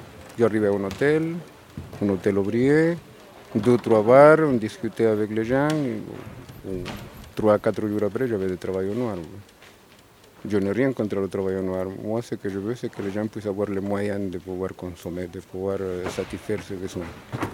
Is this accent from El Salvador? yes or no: yes; El Salvador; French is a second language; Je suis originaire de Salvador, dans l'Amérique centrale. Et je ne suis pas immigrant économique. Je suis immigrant politique.